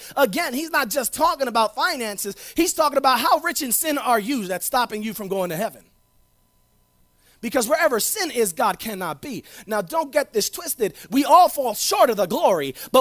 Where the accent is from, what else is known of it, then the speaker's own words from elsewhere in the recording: South Bronx, New York, United States; It's the truth. I came from the South Bronx. I have seen some messed up relationships.